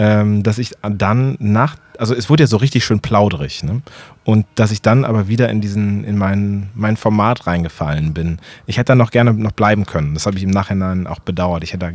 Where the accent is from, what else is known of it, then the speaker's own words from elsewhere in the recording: Bonn, North Rhine-Westphalia, Germany; Ja, ich komme aus Bonn, ich habe gesagt, Kölner Karneval.